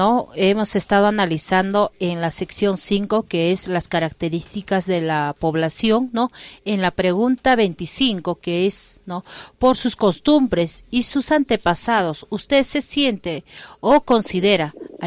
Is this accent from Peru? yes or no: yes; Ilave, Puno, Peru; Yo me considero aymara, ¿no? Uh-huh. Porque vengo de Ilave, mis padres, mis abuelos fueron aymaras, ¿no? Uh-huh. Y mis abuelos, mis tatarabuelos también fueron aymaras.